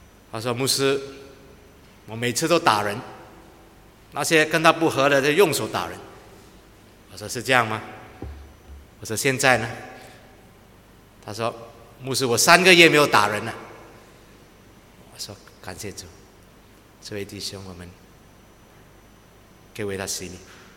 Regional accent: Singapore; 但是真的很惭愧，我们全部新加坡人跑得没到1公里就全部都停止了。

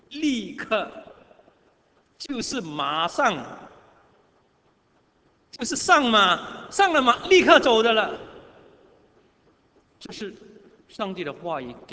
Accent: Singapore; 我们新加坡人哈，多少岁退休啊？

